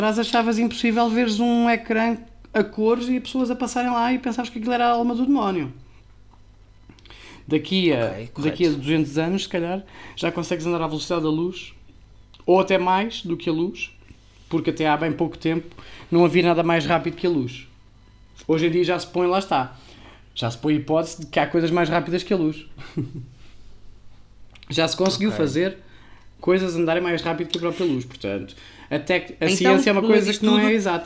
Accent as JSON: {"language": "Portuguese", "country": "Portugal", "tie": "born there", "said": "como nasci em Portugal sou cristão."}